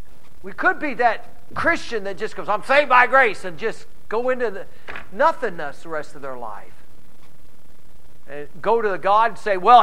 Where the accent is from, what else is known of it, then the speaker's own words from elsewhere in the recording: United States; born there; I was born in America.